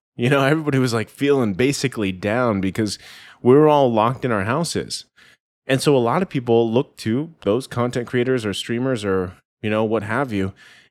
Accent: Philippines; me being Filipino, having grown up with, you know, some of these Filipino values, but also some of these American values.

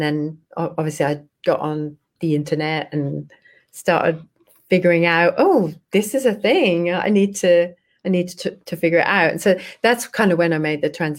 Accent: England, United Kingdom; I'm from England.

